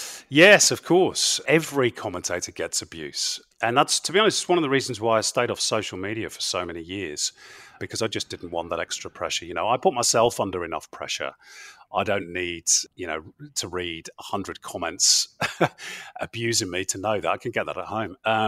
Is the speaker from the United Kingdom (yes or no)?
yes; England, United Kingdom; Now, for a kid growing up in England, you know, that's something really special.